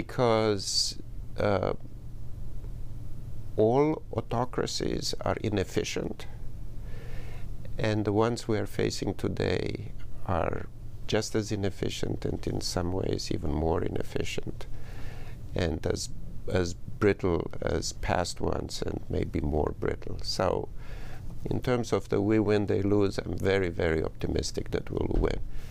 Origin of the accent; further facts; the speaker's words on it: Romania; now in United States; I come from Romania and I have both a perspective as an American